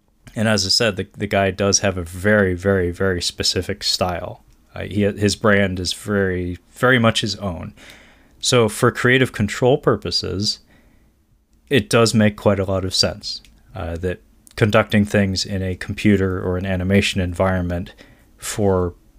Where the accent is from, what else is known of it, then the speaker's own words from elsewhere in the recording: United States; speaking as a Japanese person, or at least half Japanese person, I am American, but ethnically Japanese